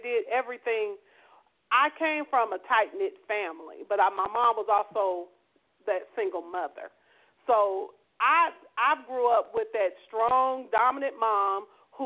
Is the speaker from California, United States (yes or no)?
yes; California, United States; I come from California, kind of laid back. It really ain't that traditional.